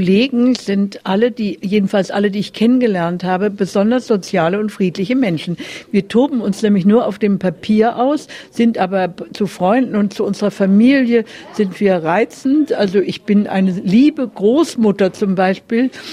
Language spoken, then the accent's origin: German; Germany; Und hoffe, die Schweizer mögen mich als Deutsche trotzdem einigermaßen. denn für meine Nationalität kann ich ja nichts.